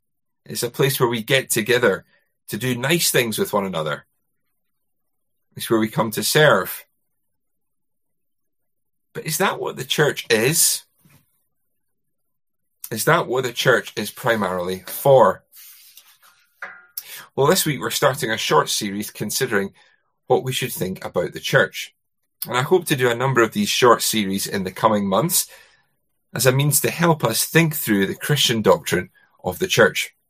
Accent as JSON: {"language": "English", "region": "Scotland", "country": "United Kingdom", "tie": "born or raised there", "said": "I grew up in Scotland."}